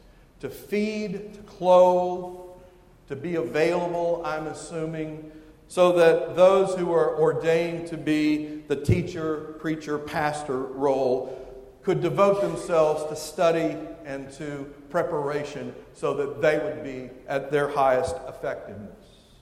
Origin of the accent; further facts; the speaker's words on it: Richmond, Virginia, United States; In my hometown of Richmond, Virginia, There are a couple of churches that will not allow a minister to be a deacon.